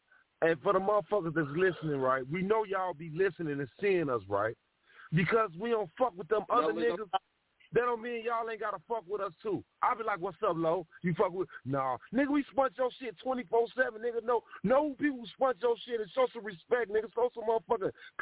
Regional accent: Chicago, Illinois, United States; I'm from Chirac, but I love it.

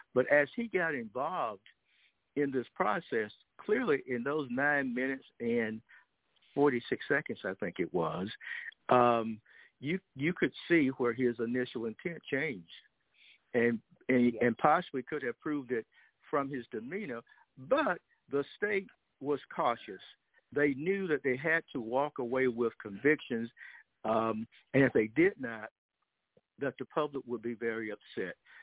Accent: Georgia, United States; what happened in Georgia, in my home state

